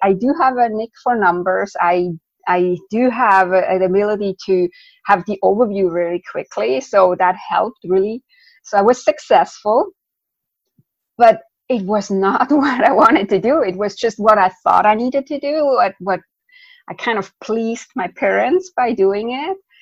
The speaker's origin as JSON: {"language": "English", "country": "Switzerland", "second_language": "English", "said": "So I'm originally from Switzerland. You may hear that with a little bit of an accent."}